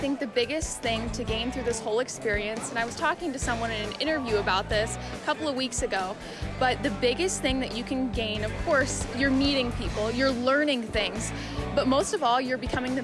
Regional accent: Aberdeen, South Dakota, United States; those generous people that support me this year in my hometown of Aberdeen.

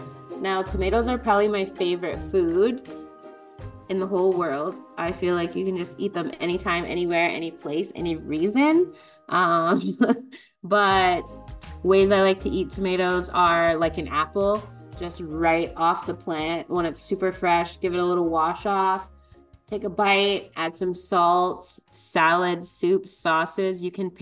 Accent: Six Nations of the Grand River, Ontario, Canada; I'm Mohawk from Six Nations of the Grand River, a chef and entrepreneur

